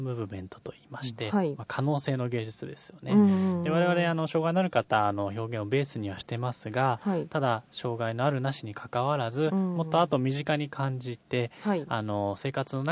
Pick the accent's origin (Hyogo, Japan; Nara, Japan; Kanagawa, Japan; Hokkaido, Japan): Nara, Japan; 奈良から参りました、財団法人タンポポの絵のスタッフをしています、